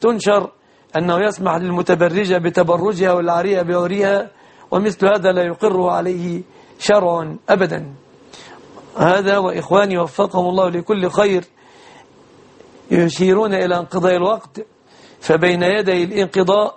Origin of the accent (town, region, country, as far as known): Egypt